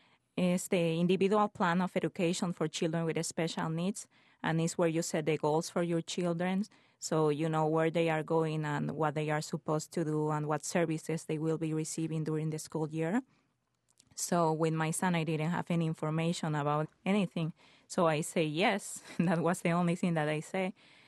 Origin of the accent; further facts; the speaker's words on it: Bolivia; English is a second language; From Bolivia. I'm from Bolivia, South America.